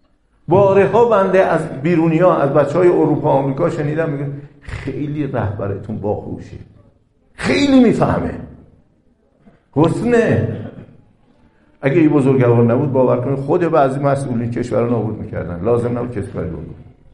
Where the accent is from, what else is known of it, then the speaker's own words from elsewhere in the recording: Iran; ما گاهی از وقت 30 سال پیش در خارج از کشور، در اروپا، آمریکا، اگه میپرسیدن بچه کجایی، میگفتیم ایران،